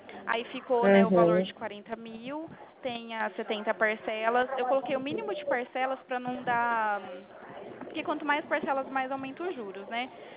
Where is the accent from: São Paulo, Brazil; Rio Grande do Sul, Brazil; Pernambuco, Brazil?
São Paulo, Brazil; Presidente Prudente; Eu sou de Presidente Prudente